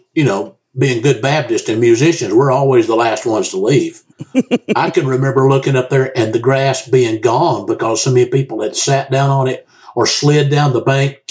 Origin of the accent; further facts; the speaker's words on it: Fort Worth, Texas, United States; especially having grown up in Texas, I was born in Fort Worth.